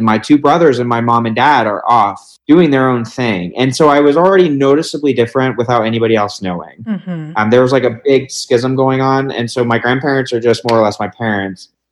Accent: Columbus, Ohio, United States; I'm 28 years old. I grew up in Columbus, Ohio.

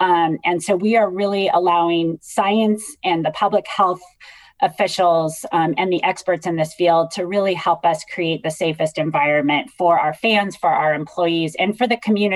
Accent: Sacramento, California, United States; Well, I grew up in Sacramento, so I very much understand how deep Giants fandom runs deep in the Sacramento area.

